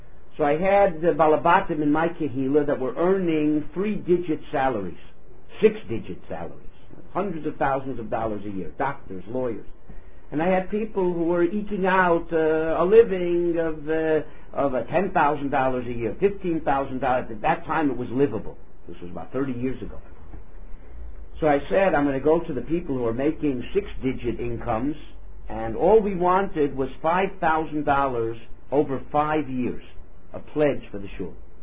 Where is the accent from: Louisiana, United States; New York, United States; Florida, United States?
Florida, United States; Miami; I come from Miami originally.